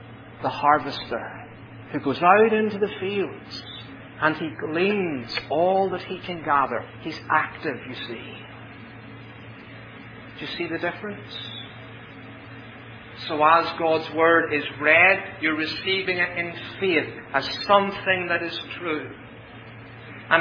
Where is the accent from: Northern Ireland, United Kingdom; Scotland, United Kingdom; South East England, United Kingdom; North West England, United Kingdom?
Northern Ireland, United Kingdom; accent: Ulster; Children, are you coming to hear my beautiful Ulster accent?